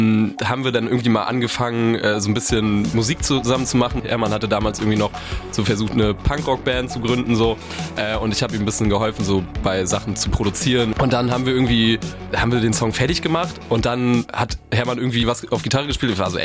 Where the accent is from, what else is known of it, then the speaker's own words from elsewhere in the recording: Schwerin, Mecklenburg-Vorpommern, Germany; Wir kommen aus Schwerin